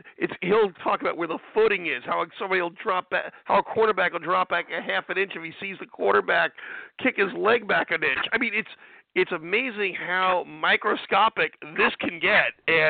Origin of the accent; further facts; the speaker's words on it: Philadelphia, Pennsylvania, United States; And they're staying out of my hometown of Philadelphia.